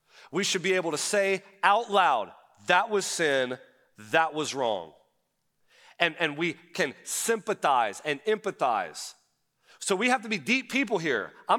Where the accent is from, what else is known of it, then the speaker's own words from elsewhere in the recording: Jacksonville, Florida, United States; I grew up in Northeast Florida, in Jacksonville, Florida, and I felt like I was pretty acquainted with racial issues.